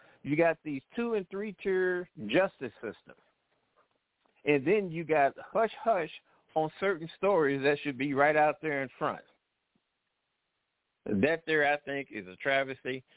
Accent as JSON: {"language": "English", "town": "St. Louis", "region": "Missouri", "country": "United States", "said": "I'm from St. Louis."}